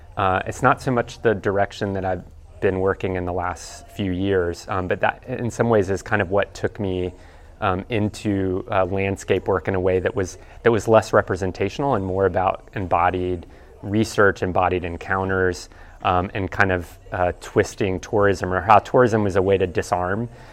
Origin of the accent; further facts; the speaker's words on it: Southeast, United States; I'm not from the Midwest, I'm from the Southeast of the US